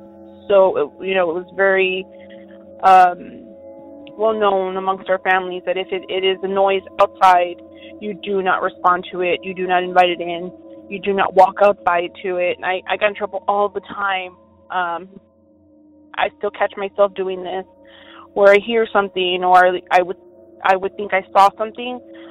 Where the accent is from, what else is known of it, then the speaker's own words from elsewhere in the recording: Texas, United States; I'm from Texas